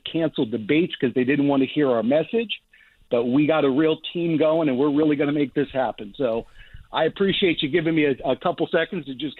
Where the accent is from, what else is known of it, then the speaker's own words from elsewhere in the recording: Westchester, California, United States; I'm born and raised in Westchester. I'm an Army combat veteran. I left L.A. because I couldn't afford to live in L.A.